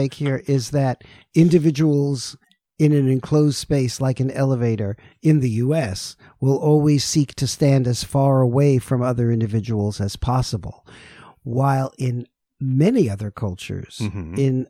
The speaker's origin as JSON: {"language": "English", "town": "New York City", "region": "New York", "country": "United States", "said": "I'm from New York City, so it's a little bit more vertical than horizontal, right?"}